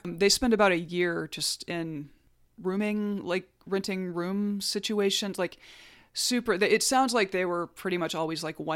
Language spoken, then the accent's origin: English; Alabama, United States; as a person who grew up in the South, but not in Tennessee, I grew up in North Alabama